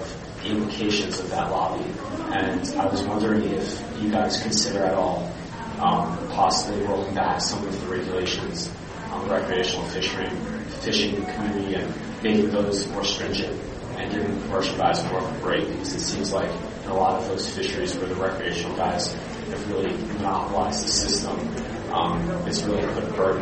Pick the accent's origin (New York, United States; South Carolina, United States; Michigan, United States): New York, United States; I'm from New York